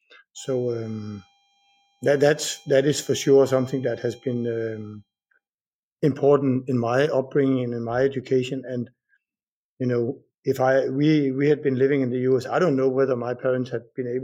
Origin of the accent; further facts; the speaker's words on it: Hornslet, Central Denmark Region, Denmark; Yeah, so I'm from Denmark, originally from a small village called Hornslet in Jutland, which is the largest part of Denmark.